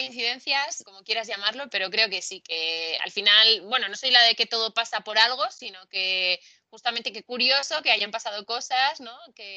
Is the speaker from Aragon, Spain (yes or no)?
yes; Zaragoza, Aragon, Spain; Bueno, pues yo es que soy de Zaragoza y allí es muy común las borrajas, ¿vale?